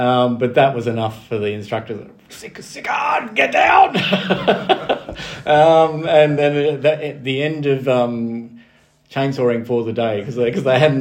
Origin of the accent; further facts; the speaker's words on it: Orange, New South Wales, Australia; even though I'm come from Orange, a country town, I'm pretty well a city, I am a city boy.